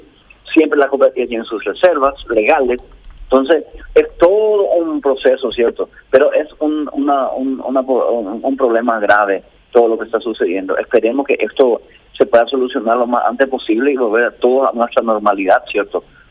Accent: Paraguay; orgullosos nos sentimos como paraguayos

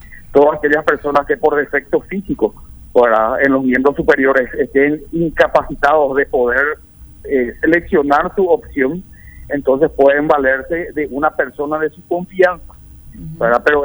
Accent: Paraguay; debemos desarrollar también como paraguayos esa conciencia cívica

